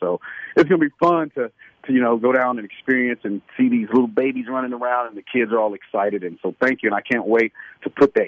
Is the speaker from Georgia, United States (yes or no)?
no; Kansas City, Missouri, United States; And I look so forward to experiencing a new venue in my hometown.